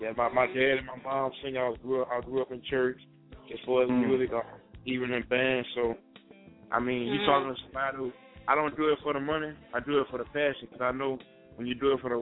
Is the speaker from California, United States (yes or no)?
no; Louisiana, United States; moved away as an adult; now in Atlanta, United States; But I am originally from Louisiana.